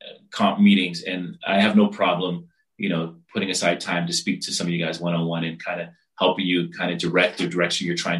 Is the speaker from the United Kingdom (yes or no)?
no; Barbados; I'm from the Caribbean, I'm from Barbados, and I see many people do that, take their time piece by piece.